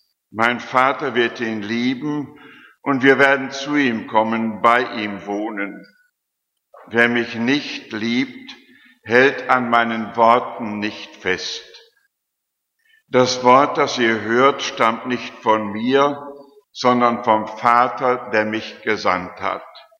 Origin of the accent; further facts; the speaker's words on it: Halverde, Lower Saxony, Germany; moved away as an adult; Vor gut 81 Jahren wurde ich hier in Halberde geboren. Und die ersten 26 Jahre mit einigen Ausnahmen habe ich hier gelebt. Einigen Ausnahmen in Osnabrück, in einem Konvikt.